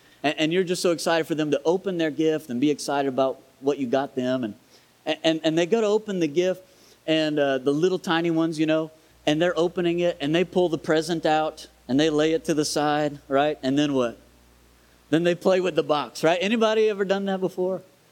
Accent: Thibodaux, Louisiana, United States; now in Indiana, United States; I am from Thibodaux. I grew up here. So this is my hometown

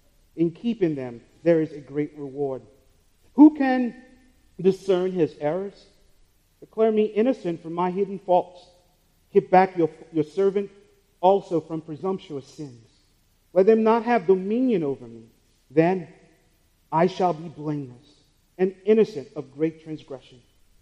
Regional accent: St. Lucia; I grew up in St. Lucia in the Caribbean.

